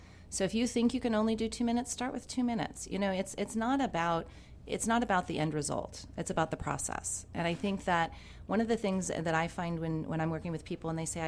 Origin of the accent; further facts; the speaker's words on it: United States; also born or lived in Switzerland; And I remember as an American, when I first got there, I was like, this is crazy.